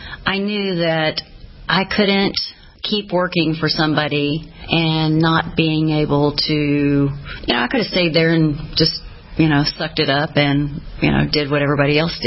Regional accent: Houston, Texas, United States; Yeah, I was born in Houston, born and raised in Houston.

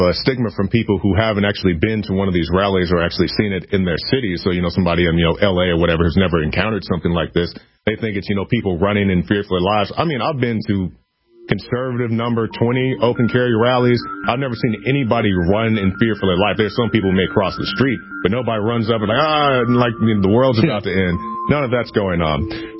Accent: Oklahoma, United States; Well, my home state of Oklahoma passed it back in 2013

